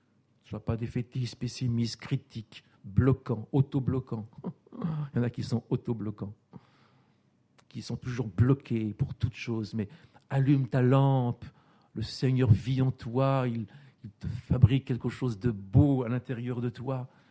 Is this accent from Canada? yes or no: no; France; c'est un mot qu'on n'emploie jamais chez nous en France.